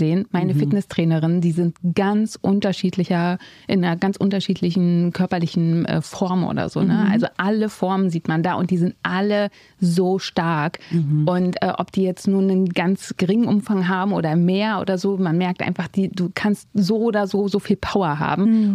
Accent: Germany; born there; ich bin in der DDR geboren. Ich bin ja so ein Wendekind. Ich bin ja 1990 im Juli geboren, also gerade noch so DDR-Geburtsurkunde.

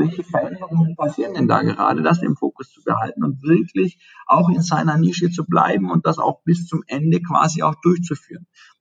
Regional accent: Baden-Württemberg, Germany

